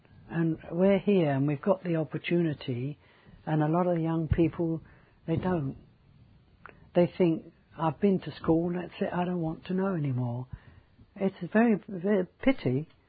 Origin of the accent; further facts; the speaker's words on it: England, United Kingdom; Well, I feel I'm English, British. I always describe myself as British, but I treasure my Italian roots.